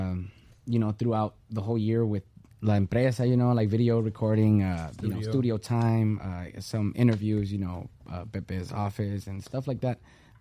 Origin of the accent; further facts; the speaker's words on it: Los Angeles, California, United States; now in Las Vegas, United States; Live in Vegas, born and raised in South Central LA.